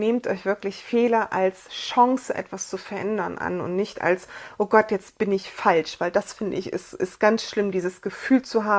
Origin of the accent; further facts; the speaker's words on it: East Germany, Germany; Ich komme aus dem Osten, heißt in der DDR-Schule